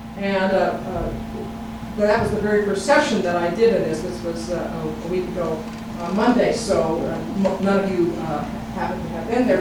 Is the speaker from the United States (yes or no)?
yes; Pacific Northwest, United States; But the more frequent remembrance is because I said I was from the Northwest, that was immediately translated West Coast, and West Coast equals California.